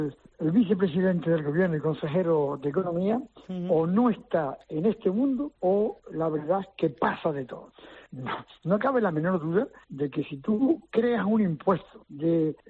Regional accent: Gáldar, Canary Islands, Spain; Yo que soy de Galdar, no soy tan canario como uno de la aldea o uno de las formas de Gran Canaria.

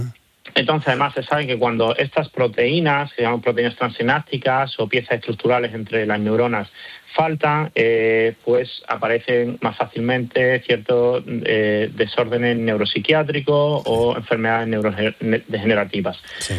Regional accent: Extremadura, Spain; moved away; Pues yo de España lo echo de menos todo. Como te decía, vengo de un pueblo de Extremadura, soy muy familiar

